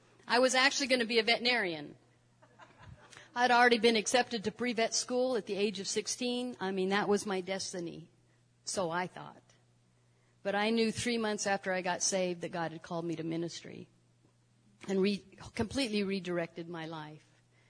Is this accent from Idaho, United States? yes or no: yes; Idaho, United States; he was driving to my hometown in Idaho every other week and starting a Bible study.